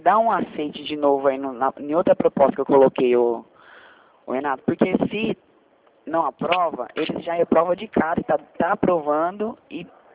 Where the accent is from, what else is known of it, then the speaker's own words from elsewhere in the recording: São Paulo, Brazil; Daqui de São Paulo.